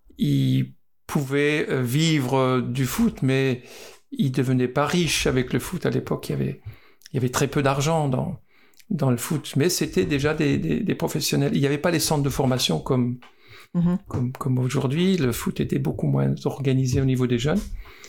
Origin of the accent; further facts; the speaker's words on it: Mommenheim, Grand Est, France; Moi, je suis né à Mommenheim, un petit village du Bas-Rhin, et ma maison était à 50 mètres du terrain de foot. On était une grande famille, on était 4 garçons.